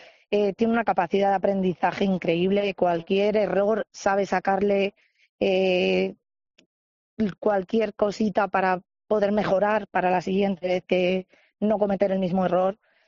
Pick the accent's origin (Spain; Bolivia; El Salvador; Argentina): Spain; San Sebastián de los Reyes, Community of Madrid; porque nosotros somos de allí, de San Sebastián